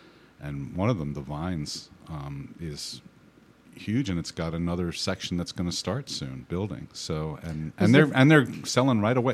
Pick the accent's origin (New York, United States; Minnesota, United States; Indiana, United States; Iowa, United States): New York, United States; Queens; I grew up in Queens in New York, so it's at the beginning of Long Island, you know?